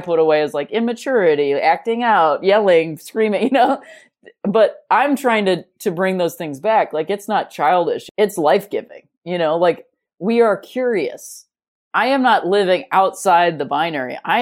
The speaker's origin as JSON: {"language": "English", "country": "United States", "said": "especially in America, because I am an American person."}